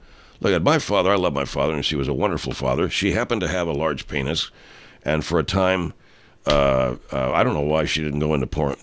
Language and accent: English; Lexington, Illinois, United States; because I grew up in a place called Lexington, Illinois, and I would listen to radio, and I read the newspaper.